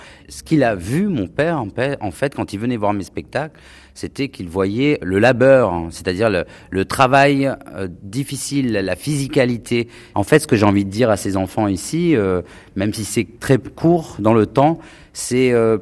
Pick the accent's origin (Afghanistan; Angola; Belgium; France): France; born there; je suis d'origine algérienne, même si je suis né en France, que moi je viens d'un milieu défavorisé.